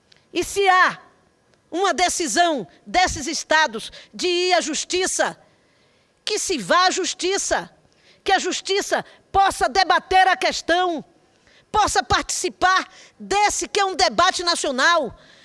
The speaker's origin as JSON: {"language": "Portuguese", "region": "Northeast Region", "country": "Brazil", "said": "Mas, em especial, como nordestina, vejo com desconfiança."}